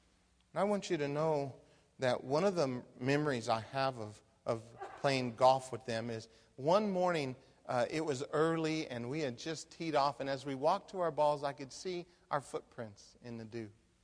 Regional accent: Phoenix, Arizona, United States; I grew up in Phoenix, Arizona.

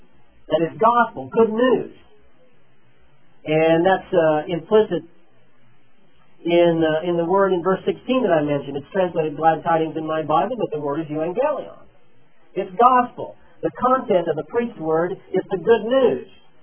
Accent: Midwest, United States; I grew up in the Midwest, where people speak without accent.

